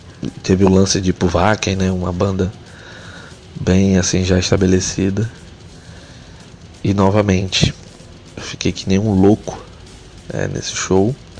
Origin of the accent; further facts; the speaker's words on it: Alagoas, Brazil; moved away as an adult; now in Rio de Janeiro, Brazil; eu moro no Rio, eu sou alagoano, moro no Rio entre idas e vindas há uns 10 anos.